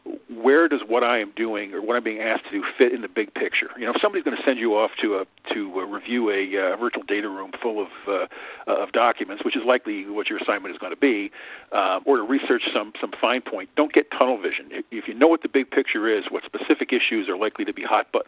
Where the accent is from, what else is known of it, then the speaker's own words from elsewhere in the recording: New Jersey, United States; born there; Now, I was born in New Jersey, so I'm not making any fun of New Jersey here